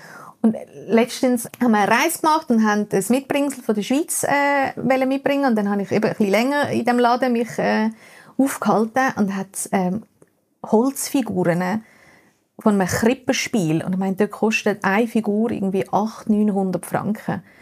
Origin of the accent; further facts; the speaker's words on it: Colombia; German is a second language; now in Germany; ich bin einfach so aufgewachsen in Kolumbien.